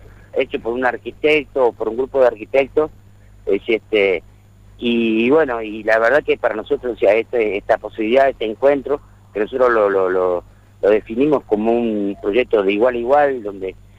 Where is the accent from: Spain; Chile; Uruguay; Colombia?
Uruguay; moved away; nosotros somos un grupo de artistas, o sea, que venimos de Uruguay en el año 90.